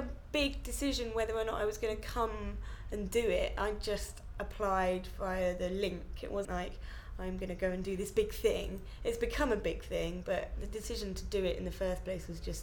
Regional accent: South East England, United Kingdom; and then I grew up in Kent. Near Tunbridge Wells.

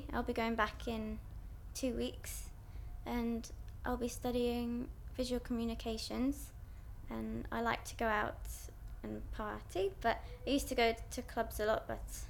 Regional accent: South East England, United Kingdom; I come from Buckinghamshire.

